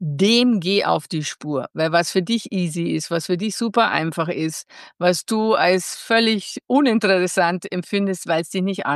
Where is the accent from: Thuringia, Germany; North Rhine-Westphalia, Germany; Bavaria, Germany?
Bavaria, Germany; Passau; bei der Passauer Presse, wo ich aufgewachsen bin und wo ich mein Handwerk dann gelernt habe.